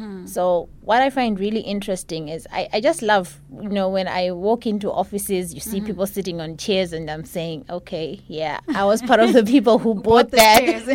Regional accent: Zimbabwe; Actually, a friend of mine back in my home country.

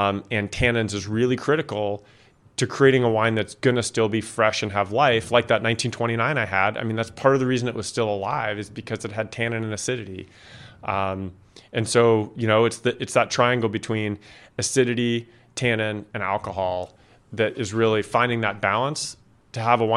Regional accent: California, United States; because I grew up in California, with the Sierra Mountains, which are granite.

